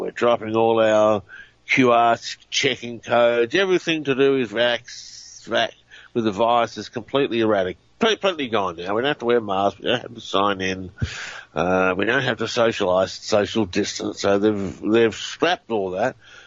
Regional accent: Australia; And Australia right now, our COVID cases are the highest they've ever been. In my home state, we were averaging in the peak of the virus about 100 cases a day.

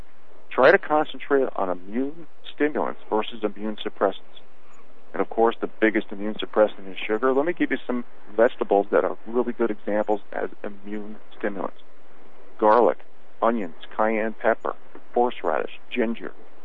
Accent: New York City, New York, United States; I was born in Jamaica, Queens, and I spent the first 26 years of my life in the metropolitan area of New York City.

